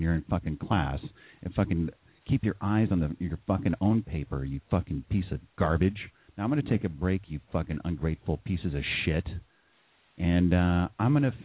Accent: San Jose, California, United States; I grew up in San Jose, and I still go back there and frequent some of these establishments.

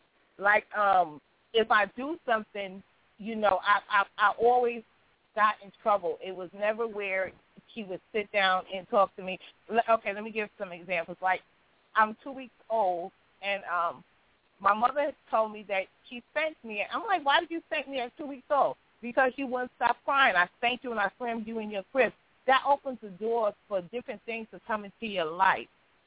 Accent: Queens, New York, United States; born there; I was born in Jamaica's Queens General Hospital, which is up a hill. All of my New York people in Queens, y'all know what I'm talking about.

